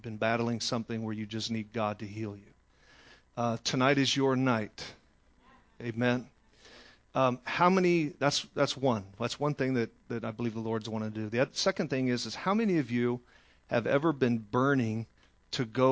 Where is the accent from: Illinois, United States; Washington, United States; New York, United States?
Illinois, United States; now in Houston, United States; we're actually from a little south of Chicago. I don't know what that makes us, but I was born and raised in that area